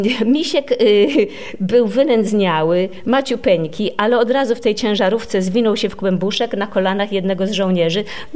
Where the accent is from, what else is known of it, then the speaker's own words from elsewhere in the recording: Sopot, Pomeranian Voivodeship, Poland; born there; Ja jestem sopocianką z urodzenia.